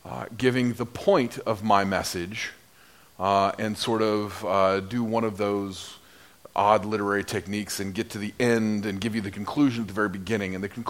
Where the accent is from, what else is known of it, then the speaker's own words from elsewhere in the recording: Saudi Arabia; my father took a job with an oil company in Saudi Arabia. And for the next roughly 10 years, we lived in the desert in Saudi Arabia. My dad was a high voltage electrician, and I grew up in Saudi Arabia.